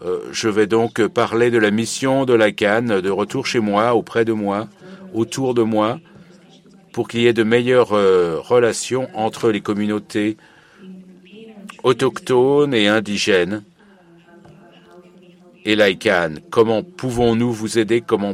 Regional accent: La Guajira, Colombia; Moi, je suis de la région Guarita, sur la côte de Colombie. Je suis de l'ethnie Yaru, la plus grande de Colombie, qui se trouve entre la Colombie et le Venezuela. C'est la grande nation Yayun.

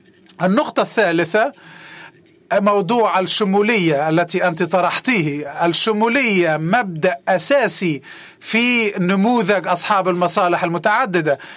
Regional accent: Beirut, Beirut Governorate, Lebanon; أنا كبرت في بيروت، وبيروت فككت في الوقت الذي أنا كبرت فيه

